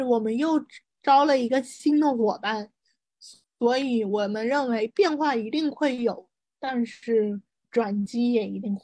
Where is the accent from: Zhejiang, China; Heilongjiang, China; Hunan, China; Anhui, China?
Hunan, China; Changsha; 比如说我老家长沙。